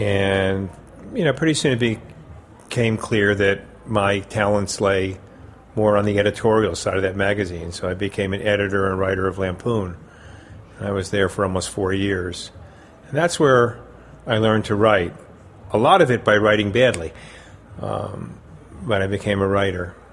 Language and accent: English; New Jersey, United States; moved away as an adult; now in New York, United States; I grew up in New Jersey, and I moved to New York when I was like 22.